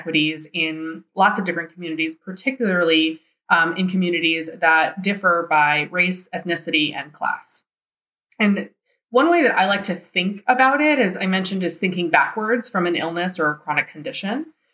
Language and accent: English; Cuba; I'm Latina and I'm from Cuba.